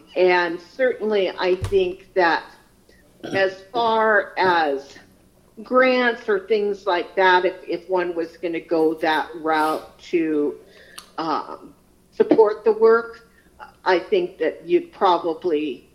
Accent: Rocky Boys, Montana, United States; I'm from Rocky Boys.

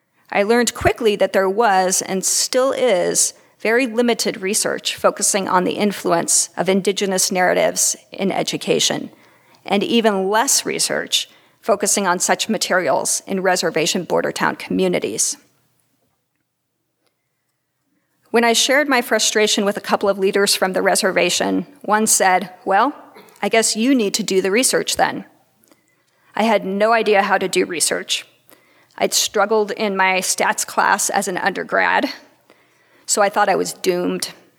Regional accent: Nebraska, United States; born there; You see, I was born in Nebraska, and once a Husker, always a Husker.

